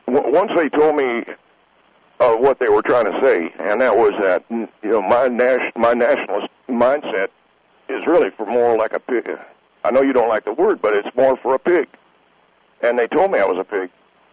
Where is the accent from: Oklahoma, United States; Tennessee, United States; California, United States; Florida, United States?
Tennessee, United States; because I was raised in Tennessee